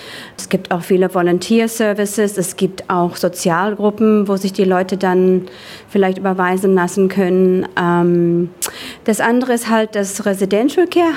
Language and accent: German; Hattingen, North Rhine-Westphalia, Germany; Ich komme aus Hattingen an der Ruhr und das ist im Ruhrgebiet, also im Kohlenpott, wie wir sagen würden.